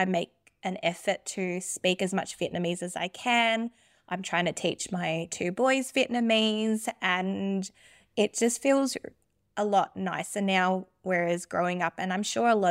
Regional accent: Germany; English is a second language; when I was growing up in Germany

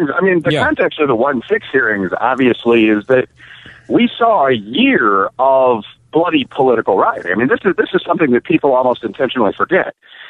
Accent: Chicago, Illinois, United States; I'm from the South Side of Chicago.

